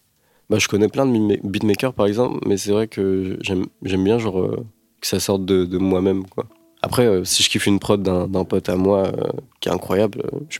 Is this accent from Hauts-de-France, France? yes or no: no; Carhaix-Plouguer, Brittany, France; born there; Tout départ, en fait, moi je suis né à Carré, Plouguer